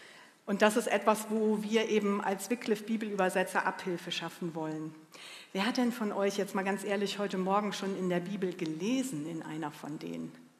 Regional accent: Mönchengladbach, North Rhine-Westphalia, Germany; Ich bin ja in Mönchengladbach groß geworden und aufgewachsen, habe mir eben schon gesagt, und ich habe hier in Düsseldorf deutsche und englische Literatur und Sprachwissenschaft studiert.

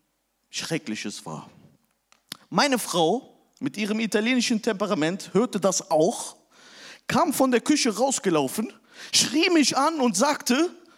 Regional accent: Turkey; Ich sagte, ja, ich habe einen Vollbart und bin Türke.

